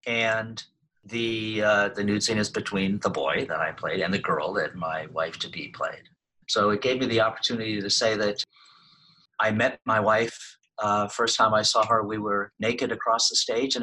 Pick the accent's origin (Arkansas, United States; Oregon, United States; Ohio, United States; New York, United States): Ohio, United States; Cincinnati; I grew up in a suburb right outside Cincinnati, Ohio.